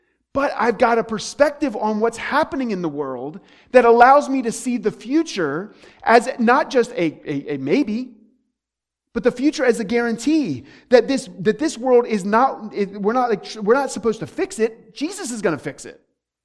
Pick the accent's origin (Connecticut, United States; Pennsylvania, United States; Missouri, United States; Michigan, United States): Michigan, United States; we're from Michigan.